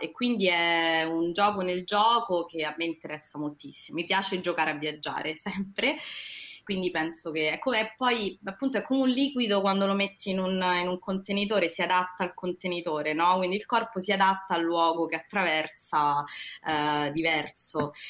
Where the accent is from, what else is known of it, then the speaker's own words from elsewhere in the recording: Lazio, Italy; accent: Roman; Io a volte dico che mi sento più sarda che romana, ma ovviamente non è così perché ho l'accento romanissimo